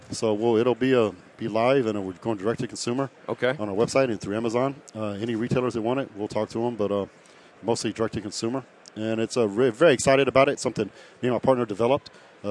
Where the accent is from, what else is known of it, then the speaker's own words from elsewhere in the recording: Texas, United States; I grew up in West Texas, and the only things to do in West Texas was drink beer and hunt.